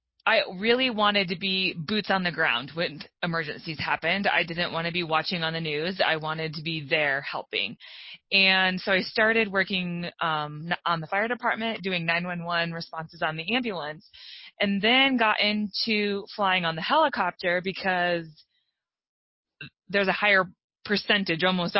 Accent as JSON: {"language": "English", "region": "Colorado", "country": "United States", "tie": "born or raised there", "said": "growing up in Colorado, you know, I love the mountains, but I haven't ever been near a beach"}